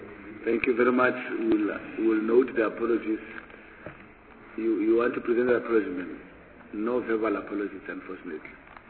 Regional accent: North West, South Africa; I'm the chairperson of the Select Committee on Appropriations. I'm from Northwest

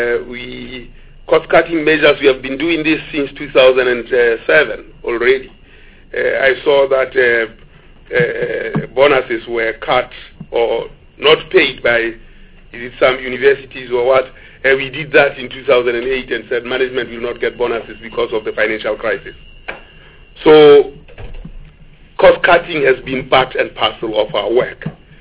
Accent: South Africa; Because right now, Google and Microsoft and Apple know where I am as a South African, wherever I am.

